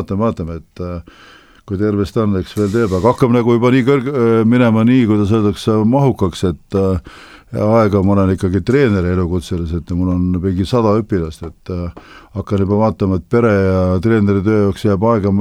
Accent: Saare County, Estonia; ise olen ma saarlane

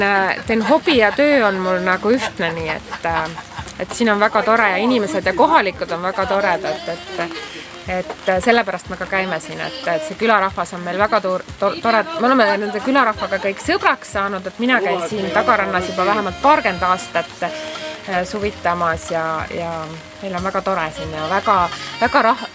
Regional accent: Viljandi, Viljandi County, Estonia; Ei, mina olen Viljandist.

